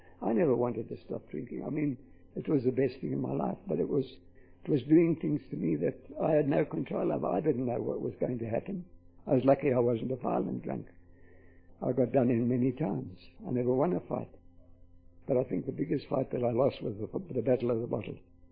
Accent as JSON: {"language": "English", "country": "South Africa", "tie": "born or raised there", "also_born_or_lived": "Australia", "said": "My grandpeople were from Scotland and from Ireland. And I was born in Australia and brought up in South Africa"}